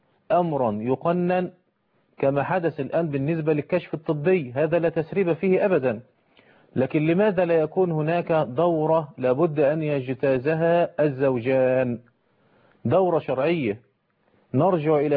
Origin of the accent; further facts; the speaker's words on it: Egypt; في مصر عندنا في مصر قانون الأحوال الشخصية بيأخذ بمذهب ابن تيمية في هذه المسألة